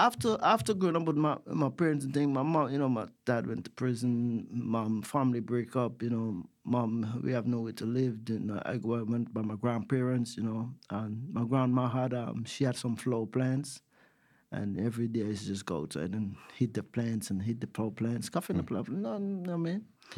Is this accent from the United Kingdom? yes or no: no; Guyana; now in United States; So growing up in Guyana, you know, I always knew that in order to become world champion, you had to go to America.